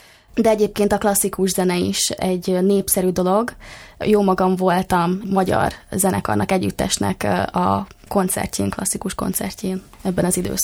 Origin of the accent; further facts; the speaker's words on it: Hungary; Szerintem magyarként nem is nehéz azonosulni